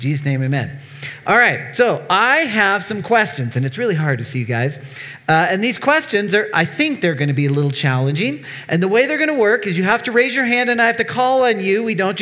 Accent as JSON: {"language": "English", "region": "Colorado", "country": "United States", "tie": "born or raised there", "lives_now": "Nebraska, United States", "said": "So I am originally from Colorado, grew up on the less exciting part of Colorado, the Flat Plains."}